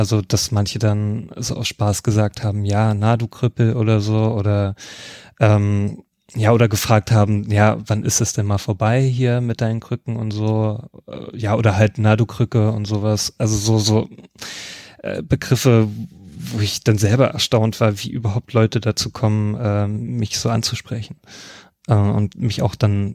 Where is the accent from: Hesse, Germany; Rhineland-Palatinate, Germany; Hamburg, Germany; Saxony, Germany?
Saxony, Germany; Leipzig; ich komme aus Leipzig